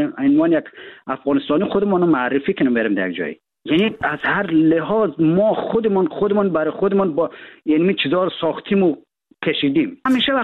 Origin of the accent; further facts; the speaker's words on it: Afghanistan; ما در افغانستان در کشور جنگ زده بزرگ شدیم.